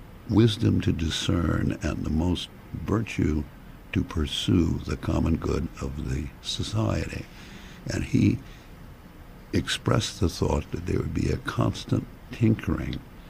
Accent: San Francisco, California, United States; I'm born in 1935, and I grew up in San Francisco during World War II

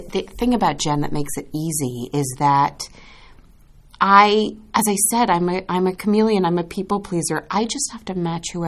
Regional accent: New York, United States; And I am actually the actor who's from New York, and so in a way we're playing each other.

